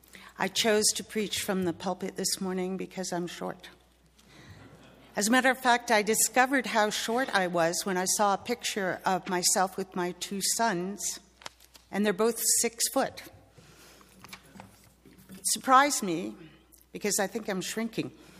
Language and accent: English; Canada; now in United States; my husband David and I are from California, but we are also originally from Canada. The fact that I am Canadian is why I don't blanch at Wisconsin temperatures. But the fact that I'm from California